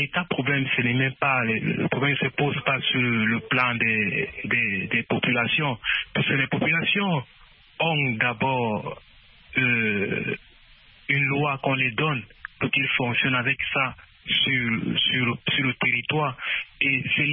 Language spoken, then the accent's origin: French; Cameroon; comme ici, chez nous, au Cameroun, les saisons de pluie ont commencé.